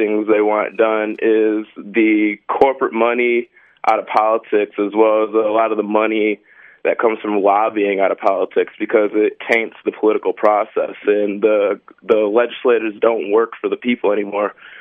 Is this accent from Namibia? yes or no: no; Grand Rapids, Michigan, United States; Yes, I'm from Grand Rapids. I'm a student at GRCC.